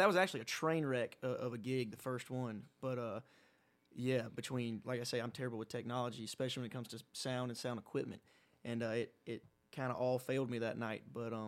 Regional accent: Pooler, Georgia, United States; Statesboro area, Savannah area, which I'm from Pooler, Georgia.

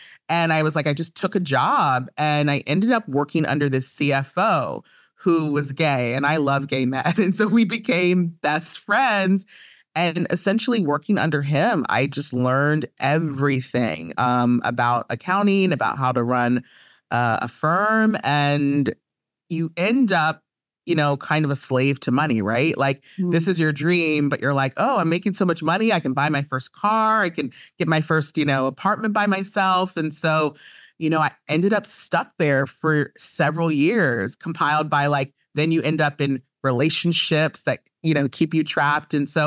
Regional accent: Virginia, United States; I grew up in the South. I grew up, well, it was Northern Virginia. So it's like right outside of DC.

